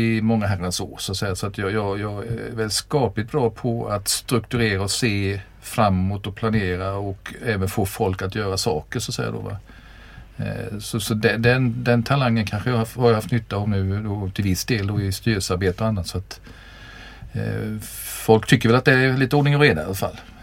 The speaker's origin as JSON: {"language": "Swedish", "town": "Nässjö", "region": "Jönköping County", "country": "Sweden", "tie": "born or raised there", "said": "Född och uppvuxen i Småland. Nässjö, närmare bestämt."}